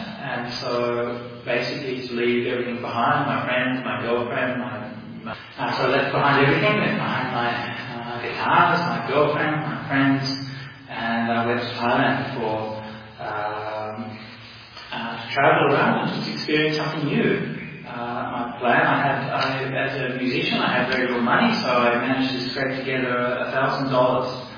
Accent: Perth, Western Australia, Australia; I mean, Perth is my home, my hometown

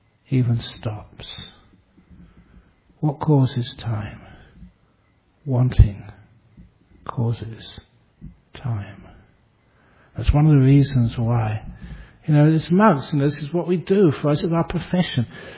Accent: London, United Kingdom; I grew up in London

